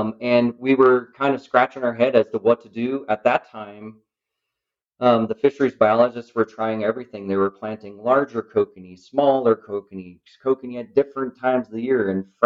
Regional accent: Montana, United States; all the stuff that I used as a kid growing up on Hauser Reservoir.

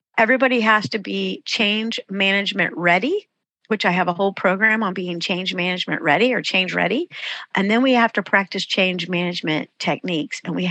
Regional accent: North Carolina, United States; Here's what we say in North Carolina, because I'm from North Carolina.

